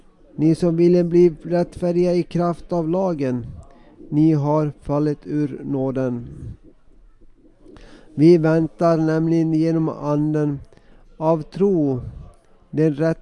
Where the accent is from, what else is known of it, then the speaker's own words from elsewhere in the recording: Pudasjärvi, North Ostrobothnia, Finland; att Podasjärvi är min födelseort. Jag har växt upp här.